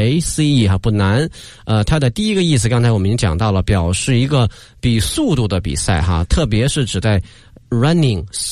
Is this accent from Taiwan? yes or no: no; China; 那么对我们中国人来讲呢